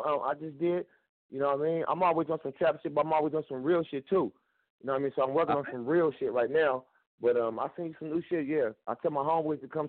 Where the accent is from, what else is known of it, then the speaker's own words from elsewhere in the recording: Pasadena, California, United States; I'm from Pasadena, California.